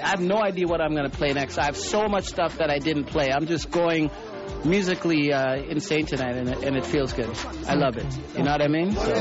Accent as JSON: {"language": "English", "country": "Canada", "said": "our athletes basically are still forced to starve as Canadian athletes, and other territories claim them, you know."}